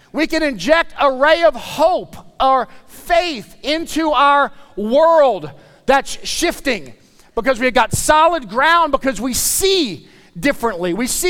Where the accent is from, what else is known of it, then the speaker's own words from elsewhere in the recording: New Orleans, Louisiana, United States; I'm from South Louisiana. You can forgive me for that. I was outside, raised outside of New Orleans. I got a lot of Cajun friends on the bayou.